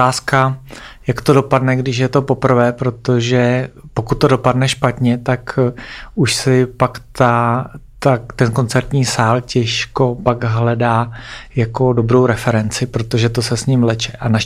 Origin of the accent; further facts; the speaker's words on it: Karlovy Vary, Karlovy Vary Region, Czechia; Byl jsem doma, no.